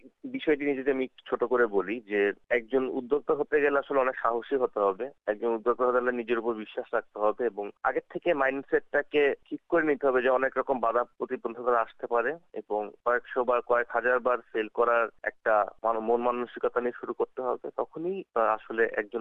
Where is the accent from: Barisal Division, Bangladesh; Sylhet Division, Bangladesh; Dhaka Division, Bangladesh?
Sylhet Division, Bangladesh; Srimangal; আমি আসলে ছোটবেলায় বড় হয়েছি আপনার শ্রীমঙ্গলে, আমার বাবা তখন একটা টি গার্ডেন এর ম্যানেজার ছিলেন